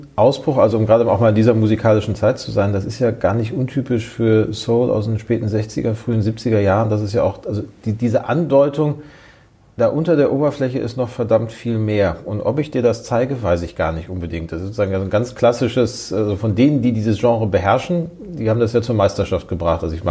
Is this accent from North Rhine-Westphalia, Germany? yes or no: yes; Gelsenkirchen, North Rhine-Westphalia, Germany; sondern ich komme aus Gelsenkirchen